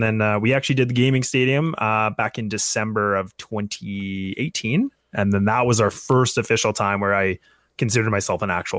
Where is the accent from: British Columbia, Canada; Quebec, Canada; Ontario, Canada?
British Columbia, Canada; Kelowna; he's actually from my hometown in Kelowna, which is just outside of Vancouver, about 3.5-4 hours away.